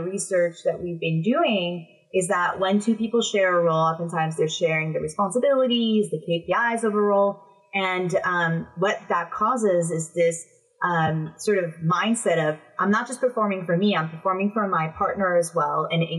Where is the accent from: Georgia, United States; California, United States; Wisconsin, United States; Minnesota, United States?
California, United States; accent: North American; moved away as an adult; now in London, United Kingdom; And then I moved over from California. I have a North American accent, but I'm an expat now living in London.